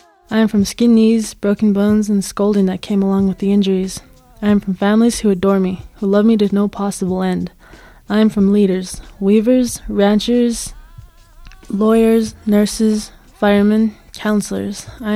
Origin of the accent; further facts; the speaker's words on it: Minnesota, United States; also born or lived in Albuquerque, United States; Okay, well, I was born in Albuquerque, so I was born here. Now, even though I was born here, my parents always thought they were going to go somewhere else because where we came from had no jobs. So my dad just told my mom to pack us up, and we headed off to Minnesota.